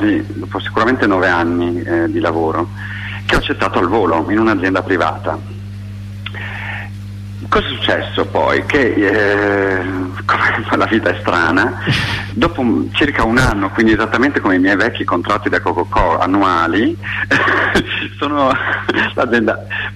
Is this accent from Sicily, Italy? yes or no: no; Modena, Emilia-Romagna, Italy; also born or lived in Friuli-Venezia Giulia; Fortunatamente sono cresciuto in Emilia Romagna.